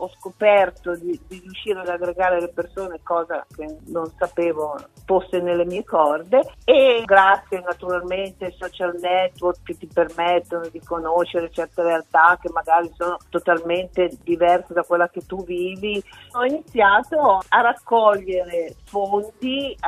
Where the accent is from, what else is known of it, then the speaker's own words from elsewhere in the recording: Milan, Lombardy, Italy; in quanto sono cresciuta a Milano